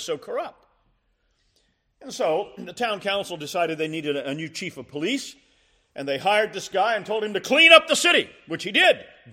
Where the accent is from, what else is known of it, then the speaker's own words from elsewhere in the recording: Columbia, South Carolina, United States; in a city like Greenville or my hometown of Columbia